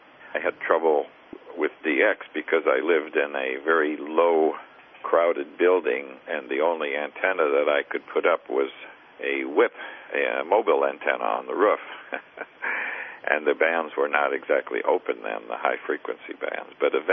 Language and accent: English; Chicago, Illinois, United States; I was born in 1936 in Chicago, Illinois, and I guess the important part is that I became interested in amateur radio while I was in high school and as a young teenager in Chicago